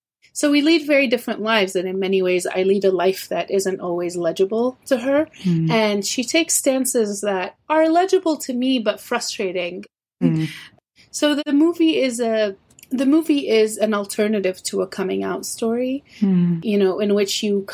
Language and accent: English; Columbia, Missouri, United States; also born or lived in New York; I grew up in a town in mid-Missouri called Columbia. It's a college town where the University of Missouri is.